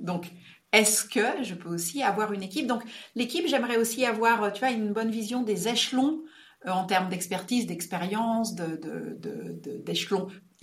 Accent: Switzerland; Chez nous, en Suisse, ça s'appelle une fiduciaire.

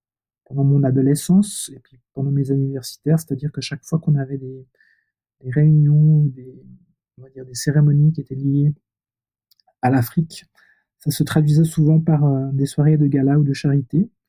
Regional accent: Geneva, Switzerland; born there; Je suis né à Genève. J'ai une mère qui est valaisanne, donc des régions montagneuses de la Suisse, et un père qui est ivoirien, de l'ouest de la Côte d'Ivoire, près de Mans.

